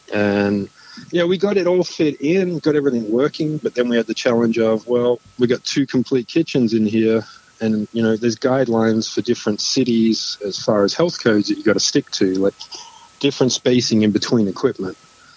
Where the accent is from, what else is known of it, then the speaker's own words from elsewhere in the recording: Melbourne, Victoria, Australia; also born or lived in Northern Territory, Australia; So Australia, grew up just outside of Melbourne, and which is way southeast, and then also grew up in the Northern Territory, which is full blown outback on a 3,000 acre cattle station.